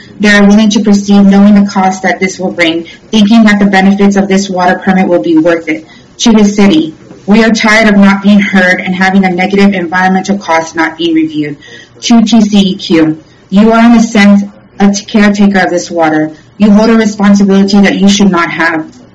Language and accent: English; Corpus Christi, Texas, United States; I'm from Corpus Christi, Texas, which is ancestral lands of Conoco, Lipano, Apache, Carrizo, Olmecan, and Comanche.